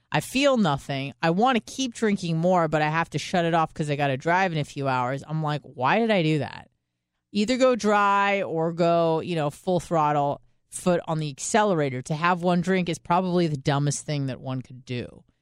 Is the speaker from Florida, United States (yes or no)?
no; San Diego, California, United States; also born or lived in Idaho; So being the snob that I am from San Diego, I very much considered Idaho to be what